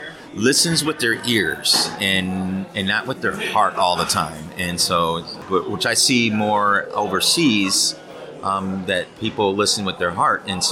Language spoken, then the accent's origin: English; United States; No bash against, you know, I mean, I'm an American, so.